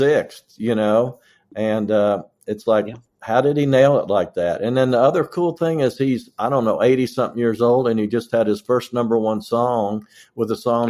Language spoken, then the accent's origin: English; Kentucky, United States; You know, I was so lucky growing up in Kentucky. FM radio didn't get there till like the mid-70s or something.